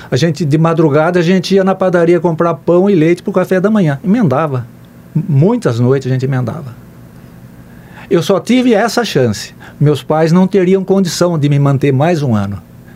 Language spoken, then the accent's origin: Portuguese; Rio Claro, São Paulo, Brazil; also born or lived in Belo Horizonte; Eu sou natural de Rio Claro, interior de São Paulo, e na verdade eu subi e desci o mapa. Eu nasci no interior de São Paulo, me formei em Belo Horizonte e vim morar no Paraná, levar minha vida profissional no Paraná.